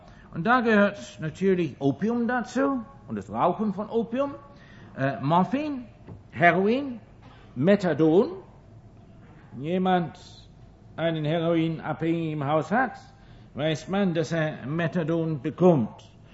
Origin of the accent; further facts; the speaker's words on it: England, United Kingdom; German is a second language; Aber ich hatte aber keine Uniform. Denn ich bin kein Amerikaner, sondern Engländer. Ein Engländer darf eine amerikanische Uniform nicht tragen.